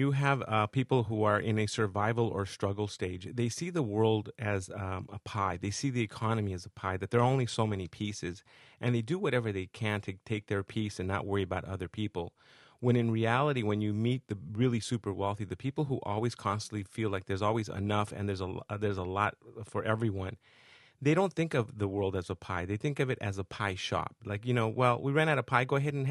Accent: Los Angeles, California, United States; I grew up in East L.A. in Boyle Heights in a barrio, a tough neighborhood of East Los Angeles, California, and made it out of the barrio

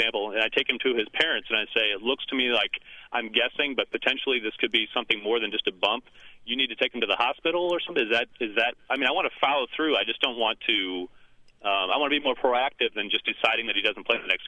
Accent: St. Louis, Missouri, United States; Specifically, I grew up in St. Louis playing soccer

